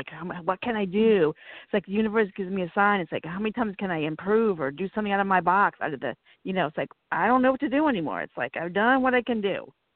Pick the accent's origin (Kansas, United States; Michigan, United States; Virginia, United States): Virginia, United States; I'm from Virginia.